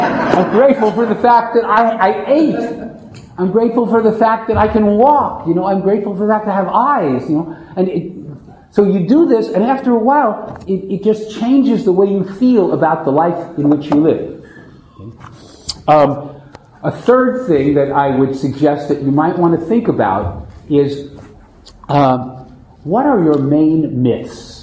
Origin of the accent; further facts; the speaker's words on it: New York, United States; I'm from New York. You don't bullshit me.